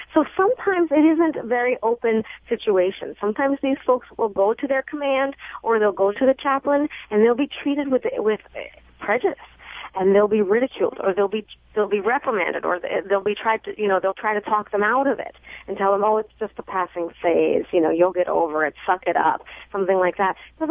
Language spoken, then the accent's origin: English; New Jersey, United States; It's because I'm from Jersey. I talk fast.